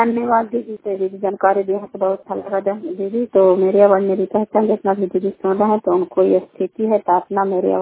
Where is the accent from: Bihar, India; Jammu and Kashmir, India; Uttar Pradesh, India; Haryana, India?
Bihar, India; Kalyanpur; मेरा नाम जिला बिहार कल्याणपुर बाली बेल पंचायत प्रखंड चंडी जिला लांडा का निवासी हूँ।